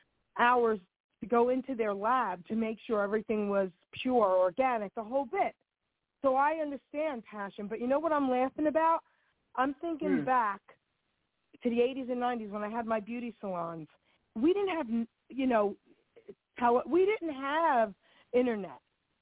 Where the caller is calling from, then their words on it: New Jersey, United States; from New Jersey. How are you?